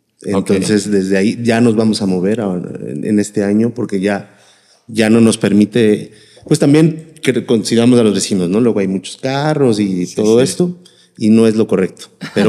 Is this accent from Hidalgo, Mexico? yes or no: no; Puebla, Mexico; Yo soy de la ciudad de Puebla.